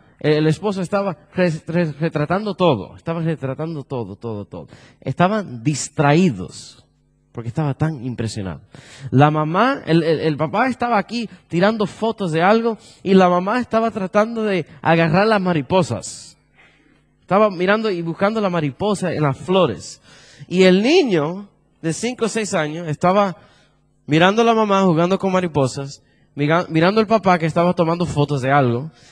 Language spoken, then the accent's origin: Spanish; Miami, Florida, United States; born there; Yo nací en Miami, mi abuelita vive en Miami